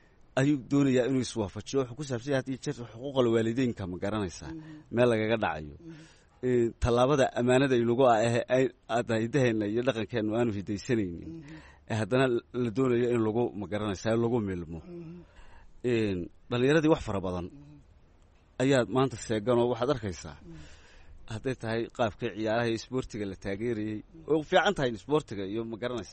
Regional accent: Berbera, Sahil, Somalia; also born or lived in Las Khorey; Waxaan ku dhashay magaalada Lasqoray, gobolka Senaag. Waxaan ku barbaaray magaalada Berbera. Sanadkan dhashay waxaan dhashay 1980 sida hooyaday iigu sheegtay.

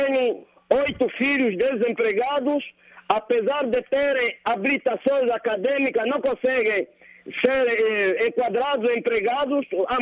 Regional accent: Angola; cada um como angolano

